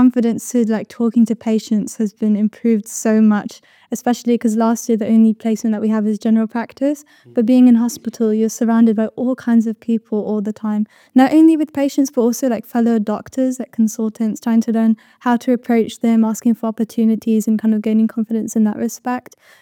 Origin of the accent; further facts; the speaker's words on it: Scotland, United Kingdom; moved away as an adult; now in Birmingham, United Kingdom; hello everyone … I'm a third year medical student. I'm from Scotland originally, but I moved down to Birmingham for university along with my family. So I'm currently living at home